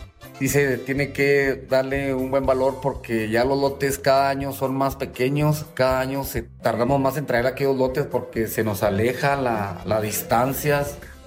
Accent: Chihuahua, Mexico; vengo del estado de Chihuahua y soy productor de sotol. Pues estoy produciendo sotol desde hace 23 años, vengo de parte de mi abuelo, tercera generación, y vengo del desierto.

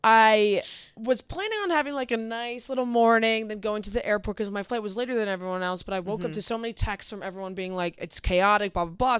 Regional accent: United States; Like, I'm from America. Like, I don't know, like, the airport system here.

